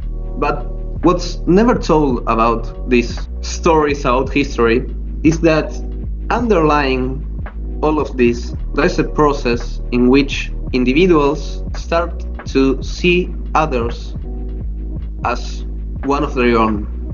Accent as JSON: {"language": "English", "region": "Buenos Aires", "country": "Argentina", "second_language": "English", "said": "I am from Buenos Aires, Argentina."}